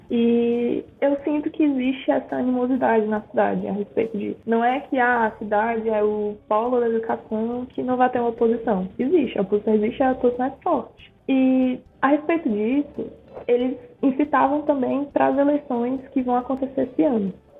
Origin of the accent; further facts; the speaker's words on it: Sobral, Ceará, Brazil; moved away; nem todas as cidades eram tão incríveis quanto Sobral quando eu saí de Sobral. Lá eu tinha muito mais acesso à cidade, até pelo fato de ser uma cidade pequena comparada a Fortaleza.